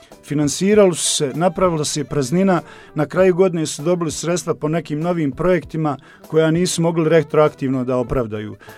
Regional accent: Sarajevo, Federation of Bosnia and Herzegovina, Bosnia & Herzegovina; born there; ja sam rođen u Sarajevu

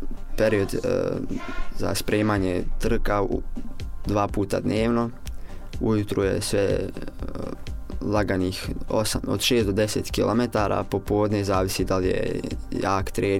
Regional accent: Bosnia & Herzegovina; inače kod nas u Bosni i Hercegovini se dosta pojavilo tih uličnih trka

